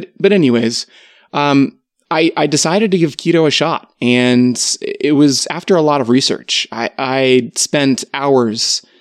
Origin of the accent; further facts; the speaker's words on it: Maryland, United States; moved away as an adult; We both grew up on the East Coast. She's from South Carolina, and I am from Maryland. We've been living in Utah now just for a few months